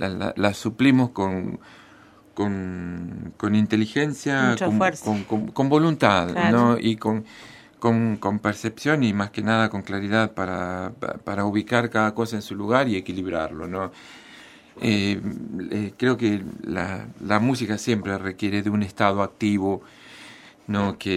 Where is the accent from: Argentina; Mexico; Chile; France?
Argentina; General Acha, La Pampa; Yo viví toda mi infancia en General Hacha, ¿no?